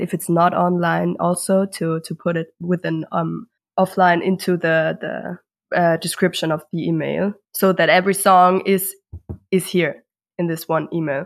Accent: Vienna, Austria; We're from Vienna

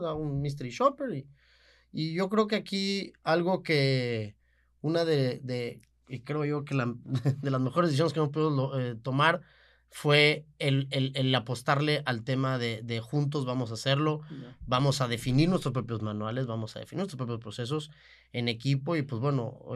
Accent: Monterrey, Nuevo León, Mexico; also born or lived in Mexico City; Yo soy de Monterrey, okay. Yo viví varios años en la Ciudad de México, que fue ahí donde coincidimos, y pues luego ya me regresé.

